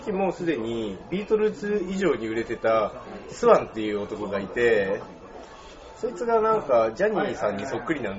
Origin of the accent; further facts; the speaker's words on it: Niigata, Japan; moved away as an adult; also born or lived in Tokyo; 僕が新潟から80年代の終わりに大学に進学して上京したんですけど、